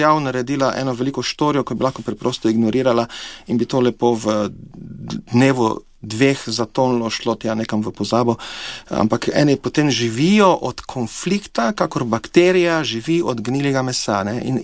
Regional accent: Podravska, Slovenia; ljudje, ki pa smo izpod Pohorja, jaz sem pač iz Dravskega polja, tam pri nas ni bilo pogoja za partizansko gverilo, ker je ravnina

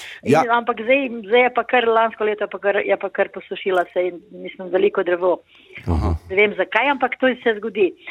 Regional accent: Southeast Slovenia, Slovenia; Jaz sem iz Bele krajine.

